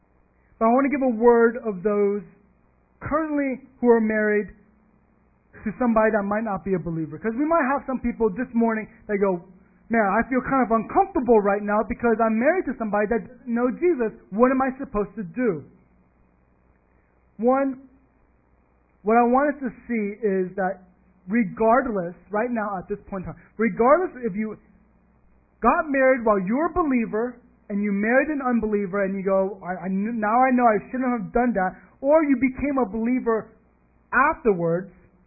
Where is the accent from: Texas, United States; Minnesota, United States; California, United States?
Texas, United States; Some of you might know, most of you here know, that I grew up in Texas.